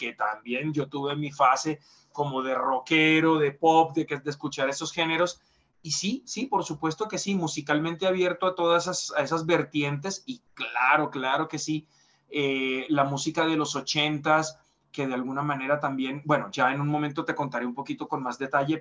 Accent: Barranquilla, Atlántico, Colombia; como por conocimiento de causa y como barranquillero que soy, esa parte de la canción es falsa

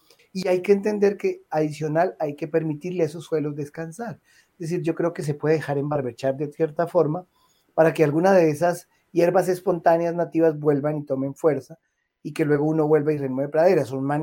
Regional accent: Florencia, Caquetá, Colombia; Yo recuerdo que pues yo soy de Florencia

